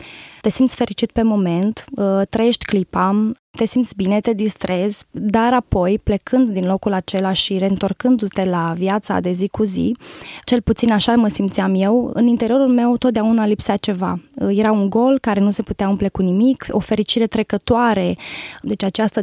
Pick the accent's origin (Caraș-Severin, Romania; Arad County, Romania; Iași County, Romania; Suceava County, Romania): Suceava County, Romania; Suceava; born there; M-am născut în Suceava, într-o familie simplă, de creștini ortodoxi. Sunt cea mai mică din cei 3 copii ai familiei.